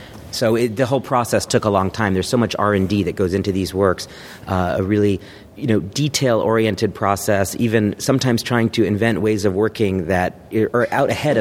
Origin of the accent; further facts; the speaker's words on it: Dallas, Texas, United States; And I was growing up in Dallas, Texas, where there was a Borders bookstore near my house.